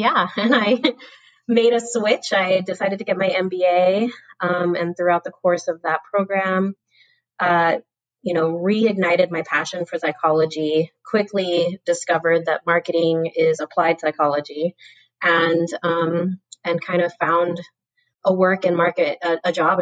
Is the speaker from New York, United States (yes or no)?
no; Texas, United States; I'm born and raised in Texas. I don't tend to use Chicana. I think a lot of that is because my dad was an immigrant himself